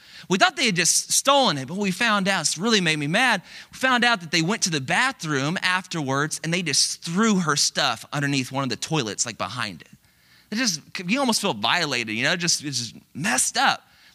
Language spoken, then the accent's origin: English; Dallas, Texas, United States; A lot of you know this, I'm from Dallas, and we had an Easter service, it was a big deal